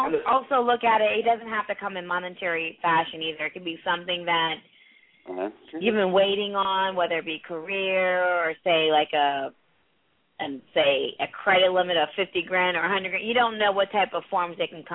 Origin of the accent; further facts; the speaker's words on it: India; He sounds like it's like an Indian name, because I'm from India. Like, that sounds so Indian.